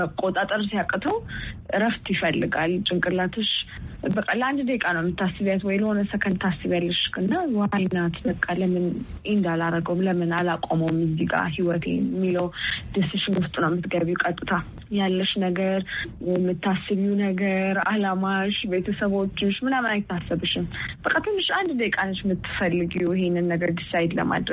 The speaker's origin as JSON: {"language": "Amharic", "region": "Addis Ababa", "country": "Ethiopia", "tie": "born or raised there", "said": "ያደግኩት እዚሁ አዲስ አበባ ነው።"}